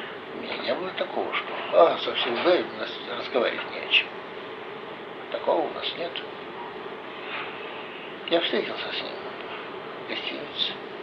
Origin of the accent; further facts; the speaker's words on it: Saint Petersburg, Russia; moved away as an adult; also born or lived in Chisinau, Moldova; Вот так я уроженец, блокадник Ленинграда. Уехал из Ленинграда и прописался в Кишиневе. Так мы оказались в Кишиневе 63-го года.